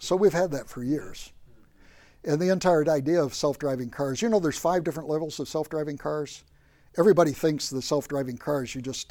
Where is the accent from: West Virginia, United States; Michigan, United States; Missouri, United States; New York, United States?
West Virginia, United States; born there; I was born in West Virginia.